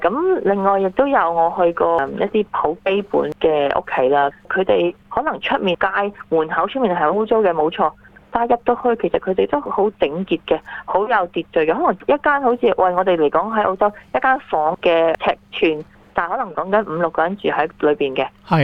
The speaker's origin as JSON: {"language": "Cantonese", "country": "China", "lives_now": "Australia", "said": "咁佢哋又可能為我哋中國人都會明白嘅"}